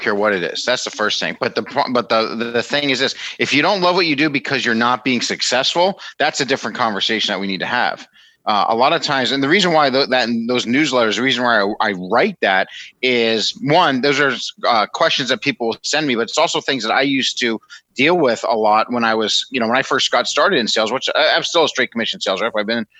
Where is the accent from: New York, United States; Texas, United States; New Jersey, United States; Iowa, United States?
New York, United States; White Plains; So I was originally from the Westchester, White Plains, New York area.